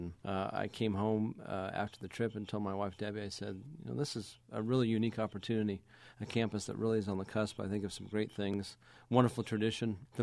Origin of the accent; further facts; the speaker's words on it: Texas, United States; also born or lived in Utah; Well, quite frankly, we were very happy in Utah. While I grew up in Texas, my family's in Utah.